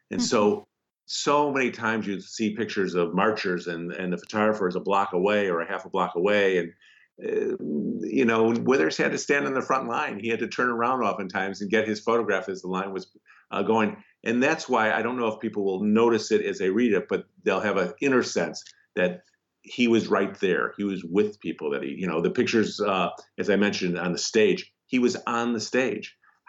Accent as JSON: {"language": "English", "town": "Chicago", "region": "Illinois", "country": "United States", "said": "Well, I'm from Chicago, and I've gotten to Memphis has become kind of my adopted second town."}